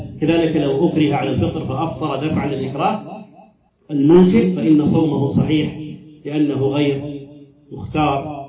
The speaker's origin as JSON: {"language": "Arabic", "country": "Saudi Arabia"}